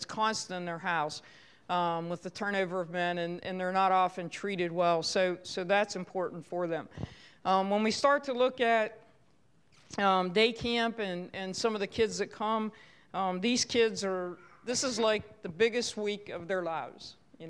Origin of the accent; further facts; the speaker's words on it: Westernport, Maryland, United States; I actually was born and raised in Western Port, and when I grew up, it was a middle-class town. There was a lot of factories, a lot of jobs, and so there were a lot of families around.